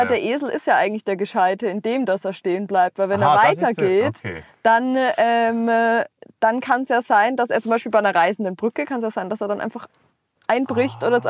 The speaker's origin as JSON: {"language": "German", "town": "Coburg", "region": "Bavaria", "country": "Germany", "tie": "born there", "lives_now": "Munich, Germany", "said": "also geboren bin ich in Coburg, in Unterfranken"}